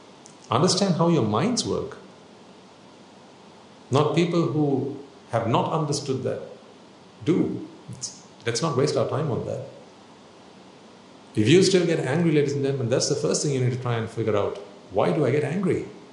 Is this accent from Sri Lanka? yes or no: yes; Sri Lanka; I didn't know that it was going on in my hometown.